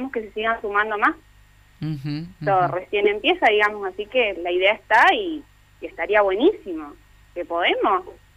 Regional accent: Viale, Entre Ríos, Argentina; Sí, de Viale.

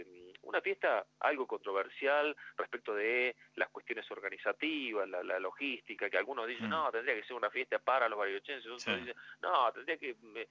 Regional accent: Río Cuarto, Córdoba, Argentina; also born or lived in Brazil / Buenos Aires; now in Bariloche, Argentina; Yo soy de Río Cuarto, del sur de Córdoba, pero pululé por muchos lugares, entre ellos Brasil, y bueno, muchos años Buenos Aires, y alguna vez, ya hace muchísimos años, decidí como mi lugar en el mundo Bariloche.

